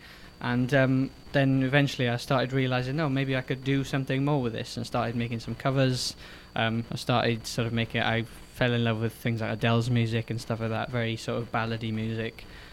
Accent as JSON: {"language": "English", "region": "Wales", "country": "United Kingdom", "accent": "Welsh", "lives_now": "Romford, United Kingdom", "said": "And then my friends here say, no, he's still got a Welsh accent. But then as soon as I come home from Wales back to Romford, everyone's like, wow, you've been to Wales, sort of thing."}